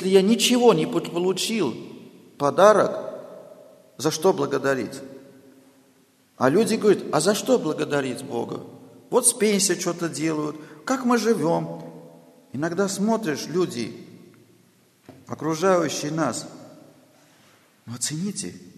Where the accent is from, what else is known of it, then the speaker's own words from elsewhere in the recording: Armenia; но я армянин, я язычник по происхождению, да, христианин, но я не израильтянин